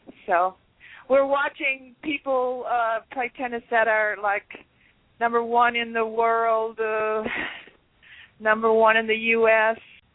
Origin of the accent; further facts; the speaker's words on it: Oshkosh, Wisconsin, United States; born there; moved away as an adult; also born or lived in New Jersey; now in Baton Rouge, United States; Yes, I was born in Oshkosh, Wisconsin, and met my husband in Milwaukee, and we moved to Madison where he did his graduate work, and then we lived in New Jersey for 10 years.